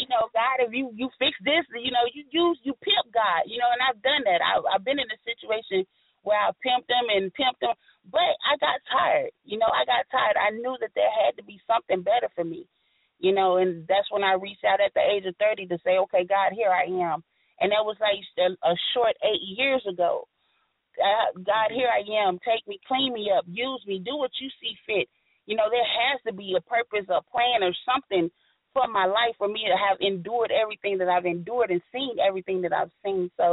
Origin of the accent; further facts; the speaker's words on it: Gary, Indiana, United States; also born or lived in Georgia; I'm originally from Gary, Indiana, lived in Georgia a lot of my life.